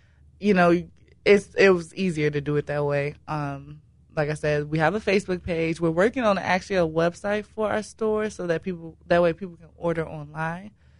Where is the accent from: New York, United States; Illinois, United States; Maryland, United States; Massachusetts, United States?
Illinois, United States; Chicago; Well, I'm from Chicago.